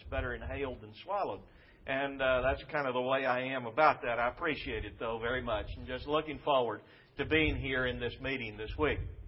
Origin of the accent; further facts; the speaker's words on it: Pampa, Texas, United States; also born or lived in Corpus Christi; I was born in Pampa, Texas. First part of my being raised was there, and then we moved to Corpus Christi. But this has always been seen to be home to me. Up in the panhandle of Texas is where I was born and raised